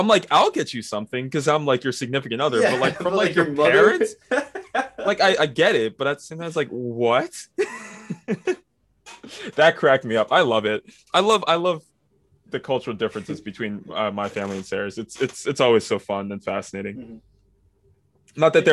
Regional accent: Guyana; But I'm from Guyana, which is a British colony. So I am. Which in is South why America. Myself and my parents speak English.

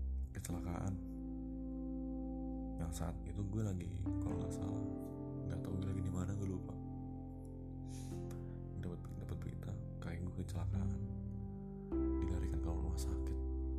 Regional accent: Bandung, West Java, Indonesia; also born or lived in Malang; gue lahir di Malang. Setelah gue lahir, gue langsung pindah ke Bandung karena mama gue itu emang asli Bandung. Terus ya, karena mama gue pingin kumpul sama keluarga yang di Bandung, ya udah gue sekeluarga pindah tuh ke Bandung.

